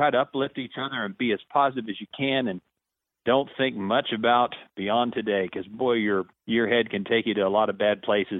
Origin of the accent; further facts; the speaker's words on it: Cahokia, Missouri, United States; the simplification of life reminds me of growing up in Cahokia, Missouri, in the northeast corner.